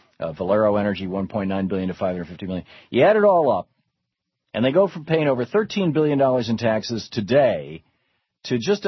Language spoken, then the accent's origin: English; Lansing, Michigan, United States; I grew up in Lansing, Michigan. I grew up in the Midwest, spent most of my life there.